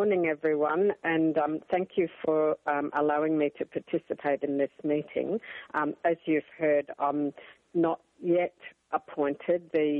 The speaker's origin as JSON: {"language": "English", "country": "Australia", "said": "My background is I'm an Australian."}